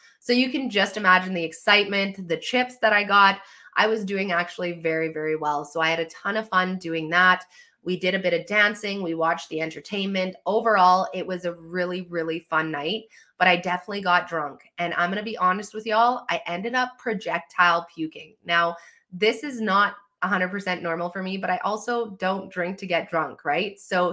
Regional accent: Saskatchewan, Canada; And it's like, I'm from Saskatchewan. If I wanted a windy vacation, I would have just stayed here in summer, let me tell you.

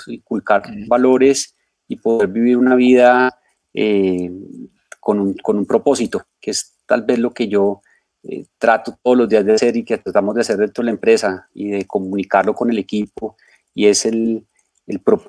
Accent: Popayán, Cauca, Colombia; Yo crecí en Popayán, yo soy de Popayán. Aquí viví toda mi infancia, me gradué del colegio.

